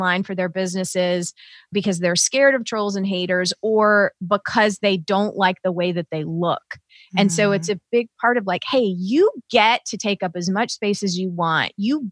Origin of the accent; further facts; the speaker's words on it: the South, United States; And that phrase, like, don't make a scene, kept coming to me because I was raised in the South.